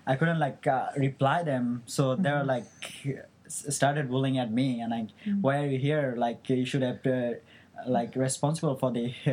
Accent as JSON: {"language": "English", "country": "Bangladesh", "moved": "yes", "lives_now": "United States", "said": "I have been living in America since 2010. I'm originally from Bangladesh, and now I'm a senior at George Washington Carver Engineering and Science High School."}